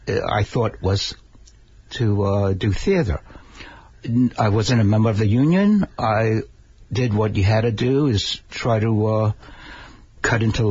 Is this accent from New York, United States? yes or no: yes; New York City, New York, United States; I went back home to New York. I grew up in the Bronx, New York, right by Yankee Stadium.